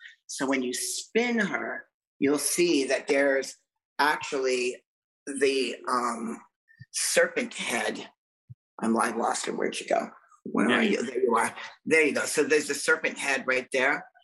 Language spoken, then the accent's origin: English; Boston, Massachusetts, United States; I'm from back east originally. I'm a Bostonian.